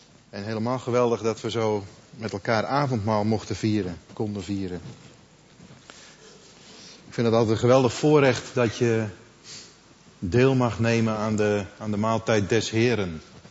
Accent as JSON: {"language": "Dutch", "region": "Friesland", "country": "Netherlands", "tie": "born there", "said": "In mijn geval, ik ben een Fries van geboorte."}